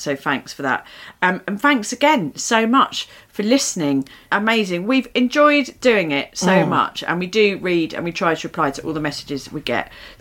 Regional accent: England, United Kingdom; We're all English and horrified, basically.

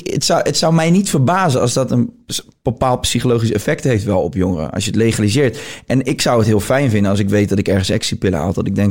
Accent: Netherlands; ik ben ook opgegroeid in Nederland. Ik woon hier al 30 jaar en ik ben dus ook opgegroeid met het idee

